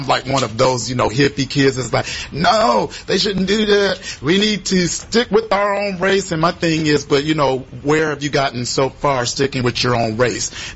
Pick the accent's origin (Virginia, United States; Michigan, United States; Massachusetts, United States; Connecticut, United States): Michigan, United States; now in Texas; I grew up in Michigan, and I didn't have that type of discrimination because I wasn't even dealing with my sexuality.